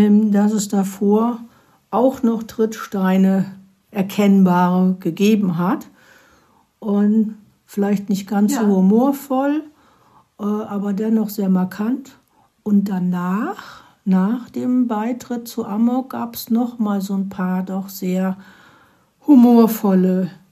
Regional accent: Remscheid, North Rhine-Westphalia, Germany; Sie wohnte in meiner Heimatstadt Remscheid, genau gegenüber dem Remscheider Stadttheater

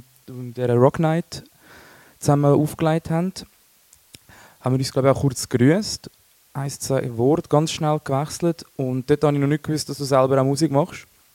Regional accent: Italy; Und ich selber bin ja auch Italiener.

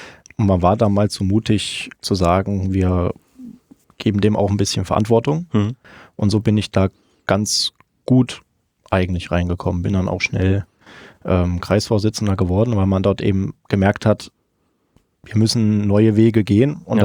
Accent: Meiningen, Thuringia, Germany; sondern in Meiningen direkt. Mhm. Da, wo ich herkomme, wo ich mich auskenne.

